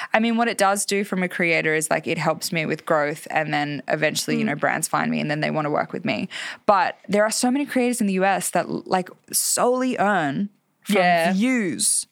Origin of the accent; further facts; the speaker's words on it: Australia; And, like, as an Australian creator, look, I'm not worried because I have my other platforms.